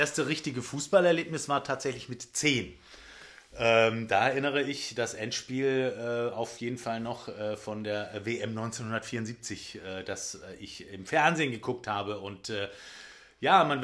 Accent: Southwest Germany, Germany; Ich bin geboren im Südwesten dieser Republik. In den 60er Jahren. Das heißt, ich habe schon ein paar Jährchen auf dem Buckel. Genau zu sein, 1964.

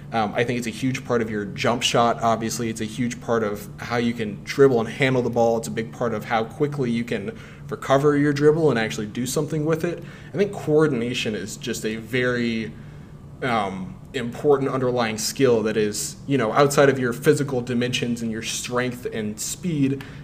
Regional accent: Spartanburg, South Carolina, United States; I'm actually from Spartanburg, South Carolina, which is where Zion played his high school ball.

